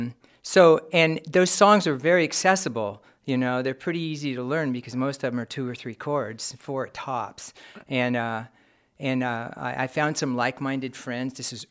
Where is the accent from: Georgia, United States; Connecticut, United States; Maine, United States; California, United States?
California, United States; Sacramento; I'm from Sacramento, and that's kind of how that all started.